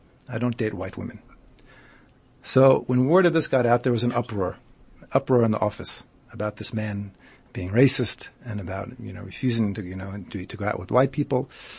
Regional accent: United States; I know for a fact I come from America originally

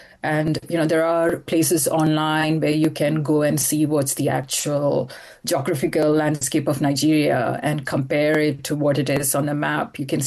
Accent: India; even though I grew up in India and we do have that different relationship with the landscape

